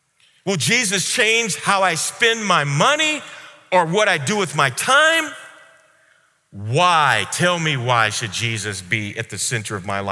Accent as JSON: {"language": "English", "region": "Missouri", "country": "United States", "tie": "born or raised there", "said": "That's why my home state, Missouri, goes by the motto, show me. I'm a good Missourian because by nature, I'm a cynic."}